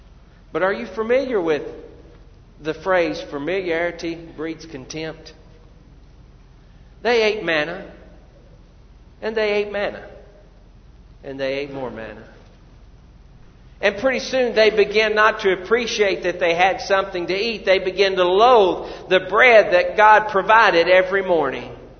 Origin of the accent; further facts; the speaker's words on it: United States; I'll be honest with you, I'm thankful I'm an American.